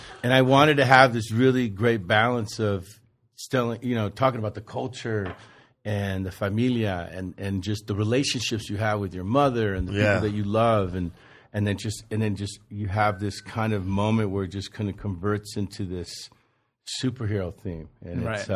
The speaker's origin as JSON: {"language": "English", "town": "Chicago", "region": "Illinois", "country": "United States", "tie": "born or raised there", "said": "And Martinez's character is based on a homeboy of mine that I grew up in Chicago."}